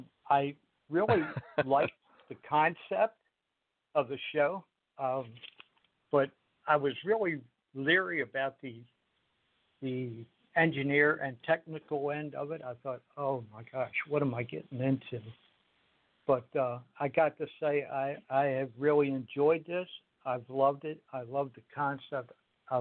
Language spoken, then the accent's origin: English; Baltimore, Maryland, United States; now in DeLand, United States; Originally, I'm from Baltimore, Maryland, and now living in DeLand, Florida.